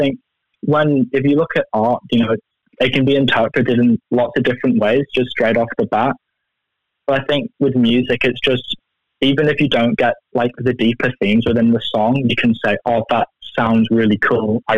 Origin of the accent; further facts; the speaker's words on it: Manchester, North West England, United Kingdom; moved away as an adult; now in New Zealand; I'm from Manchester.